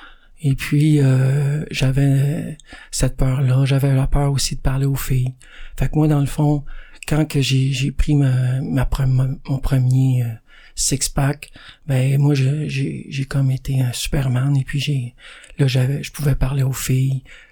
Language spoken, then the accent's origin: French; Boucherville, Quebec, Canada; born there; Moi, je suis né à Boucherville. Je suis le dernier de 4 gars.